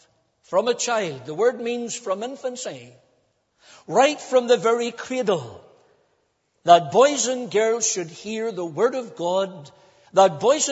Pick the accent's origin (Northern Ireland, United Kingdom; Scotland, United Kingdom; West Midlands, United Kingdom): Northern Ireland, United Kingdom; Cookstown; in my estate where I was brought up in Cookstown.